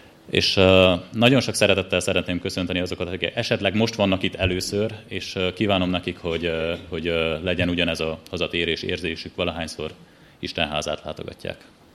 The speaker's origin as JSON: {"language": "Hungarian", "region": "Transylvania", "country": "Romania", "said": "valamikor én erdélyi származású vagyok"}